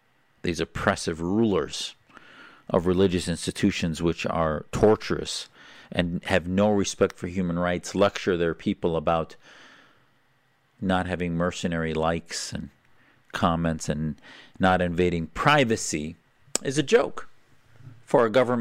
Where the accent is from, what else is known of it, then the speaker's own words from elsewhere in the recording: United States; So little fetwas online, I think, as an American that are hypocritical and, in fact, hilarious.